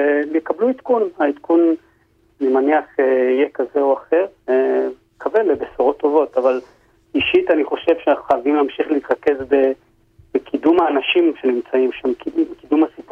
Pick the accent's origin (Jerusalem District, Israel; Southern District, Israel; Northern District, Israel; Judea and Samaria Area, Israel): Southern District, Israel; Sderot; תראי, אני מאמין בזה מאוד. גדלתי בשדרות